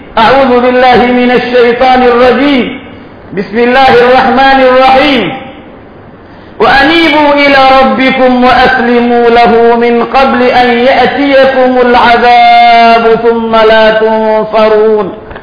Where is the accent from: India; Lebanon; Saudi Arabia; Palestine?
India; أنتقل بكم إلى ما يحدث في بلادنا الهند